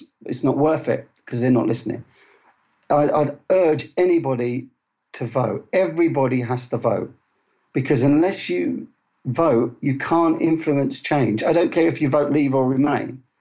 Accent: United Kingdom; I'm always optimistic because I'm British.

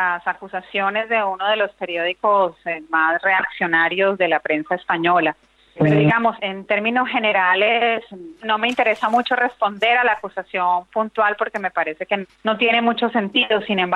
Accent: Colombia; Colombia, que es un país que, como tú dices, obviamente yo pues tengo muchísima relación porque es mi país de origen

